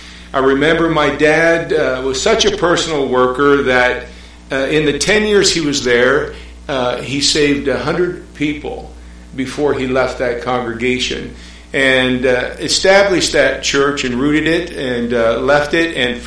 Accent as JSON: {"language": "English", "country": "Canada", "said": "I'm Canadian, native Canadian."}